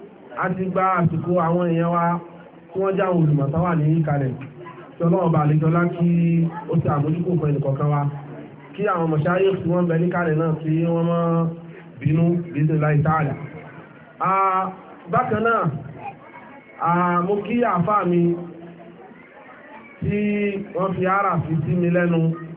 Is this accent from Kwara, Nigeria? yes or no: no; Akure, Ondo, Nigeria; Èmi gẹ́gẹ́ bí ẹnìkan àkúrẹ́ ni mo ti wá síbí.